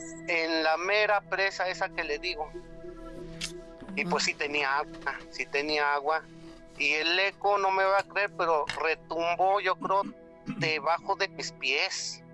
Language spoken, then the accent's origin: Spanish; Jolalpa, Mexico State, Mexico; now in Durango, Mexico; Ahorita estoy aquí en la ciudad de Durango, pero eso me sucedió allá en mi pueblo, en Jolalpa, Estado de México.